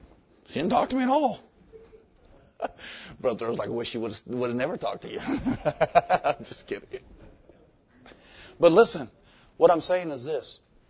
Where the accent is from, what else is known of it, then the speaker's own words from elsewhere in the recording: Little Rock, Arkansas, United States; I was raised in Little Rock my whole life. We lived just outside of the city limits. We were right there on Lawson Road off Colonel Glenn. I was in Little Rock my whole life.